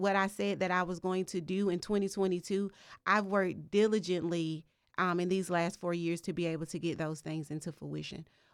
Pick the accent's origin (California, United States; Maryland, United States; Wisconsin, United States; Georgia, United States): Georgia, United States; Athens; of District 3. Like I said, I was born and raised in Athens-Clarke County. Born and raised actually in East Athens, where I represent now.